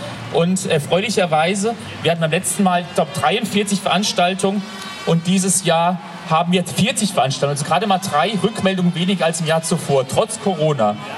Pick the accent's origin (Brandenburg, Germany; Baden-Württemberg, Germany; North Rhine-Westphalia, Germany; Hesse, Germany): Hesse, Germany; Hanau; born there; Nein, Hanau ist in Hessen, Geburtsstadt der Brüder Grimm und auch meine Geburtsstadt.